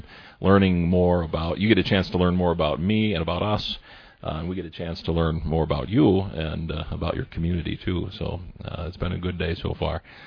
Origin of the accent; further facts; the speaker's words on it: South Lyon, Michigan, United States; And that meant moving down to southeast Michigan, near Ann Arbor area. South Lyon was my hometown after that, and that's where I went to high school.